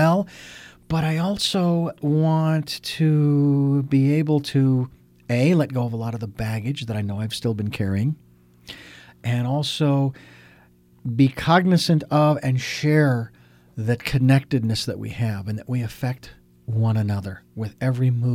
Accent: Phoenix, Arizona, United States; now in Santa Barbara, United States; I didn't grow up with it because I grew up in Phoenix. Who has a fireplace in Phoenix, you know?

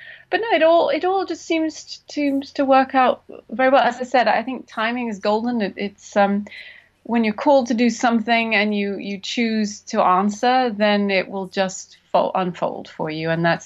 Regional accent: England, United Kingdom; You know, I'm not gonna stay long, you know, being English, we don't like to trouble people.

